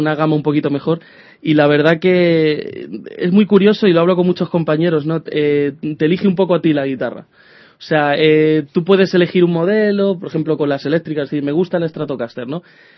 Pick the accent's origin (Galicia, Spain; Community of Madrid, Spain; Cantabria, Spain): Community of Madrid, Spain; Leganés; diría simplemente que soy un cantautor de Leganés.